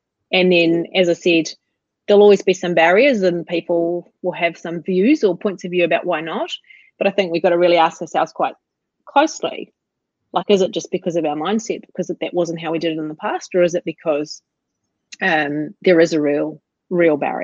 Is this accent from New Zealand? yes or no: yes; New Zealand; I'm passionate Kiwi.